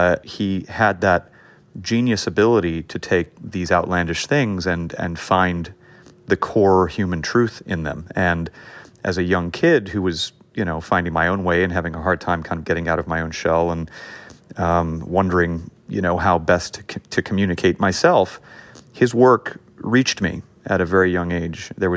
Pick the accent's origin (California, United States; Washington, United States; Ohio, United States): California, United States; Los Angeles; I grew up in an area of LA called Hancock Park.